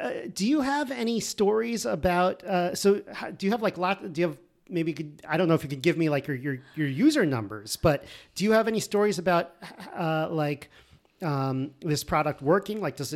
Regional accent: Connecticut, United States; I grew up in Connecticut, and so did my co-host Aaron here.

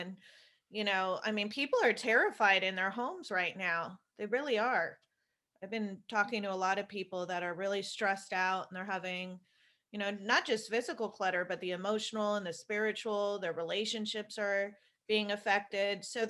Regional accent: Berkeley, California, United States; I know people usually accuse me of, you know, I grew up in Berkeley, so they're like, oh, that's just hippy dippy

